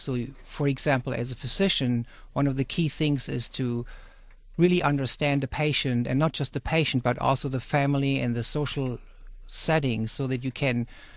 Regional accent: Giessen, Hesse, Germany; So I grew up in a town called Gießen, which is about 40 miles north of Frankfurt.

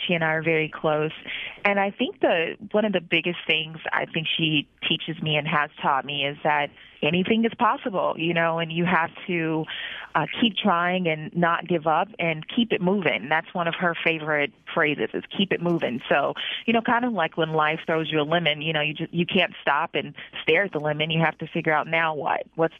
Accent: Illinois, United States; I'm an only child. As you stated before, I grew up in South Suburban Chicago.

